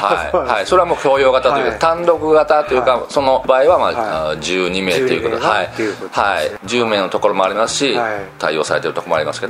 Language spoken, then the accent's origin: Japanese; Sakai, Osaka, Japan; 母親と姉がこちらが地元もともと地元が堺なんで、はいはい、じゃあちょっと戻るわということ で、はい、で戻るに際して失業をする形で堺に戻ってきて